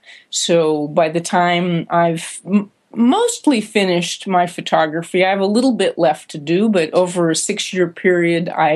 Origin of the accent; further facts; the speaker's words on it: Wyoming, United States; I was raised in Wyoming, which is the least populated state in the United States.